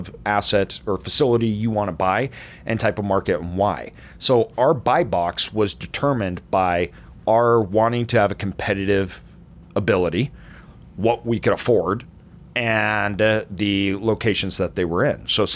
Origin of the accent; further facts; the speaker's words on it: Boise, Idaho, United States; I was born in a very small town in southern Idaho. That's where my family, most of my family still lives in there. I grew up in Boise as Boise grew, but even me growing up, Boise wasn't big.